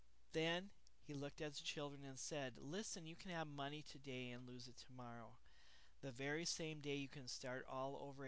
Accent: Minnesota, United States; from Minnesota, welcoming you to my first ever Audio Boo

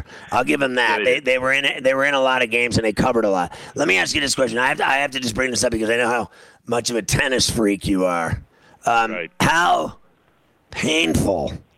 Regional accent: Pittsburgh, Pennsylvania, United States; I was from Pittsburgh, and I grew up playing on clay

